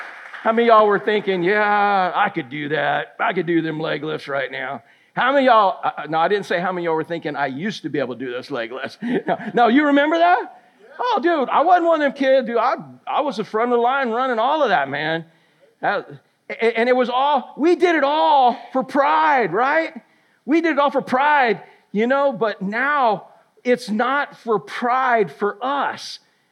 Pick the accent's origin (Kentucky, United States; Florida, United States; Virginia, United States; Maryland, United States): Florida, United States; Pine Hills; growing up in Pine Hills, west side of Orlando, now it's Crime Hills. Back then it was a little more suburban